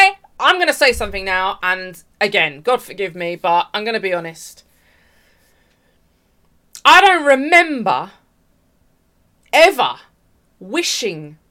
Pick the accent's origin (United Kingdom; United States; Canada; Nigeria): United Kingdom; London; I grew up in Southeast London. There was a rough area, rough people, rough circumstances.